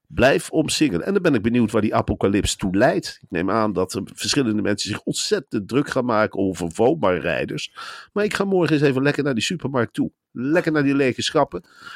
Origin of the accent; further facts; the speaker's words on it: Velp, Netherlands; Velp, waar ik ben opgegroeid, helemaal niks.